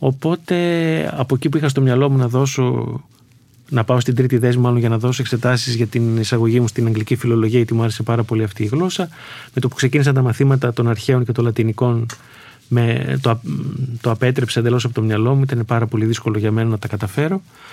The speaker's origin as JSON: {"language": "Greek", "town": "Veria", "region": "Central Macedonia", "country": "Greece", "tie": "born there", "said": "Γεννήθηκα στη Βέρεια εκεί στα τέλη της δεκαετίας του 60, αρχές του 70, σε μια μικρή πόλη."}